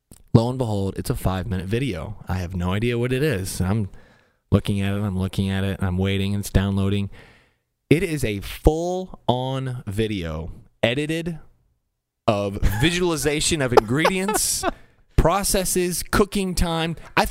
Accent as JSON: {"language": "English", "region": "the North", "country": "United States", "moved": "yes", "said": "Now, remember, I'm from the North. Okay. Since I moved to the South, I'm learning."}